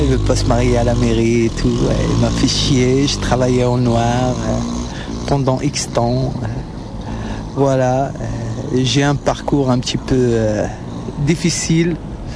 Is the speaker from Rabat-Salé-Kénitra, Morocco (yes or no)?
yes; Rabat, Rabat-Salé-Kénitra, Morocco; also born or lived in Lyon, France; Ouais, en fait, c'est ma ville natale, ici, à Rabat. Et voilà, j'ai vécu à Lyon pendant 5 ans.